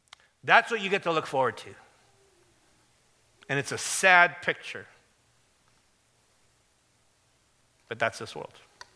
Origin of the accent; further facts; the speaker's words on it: Los Angeles, California, United States; born there; I was born in South Central LA. Okay. I'm an American citizen. I speak English.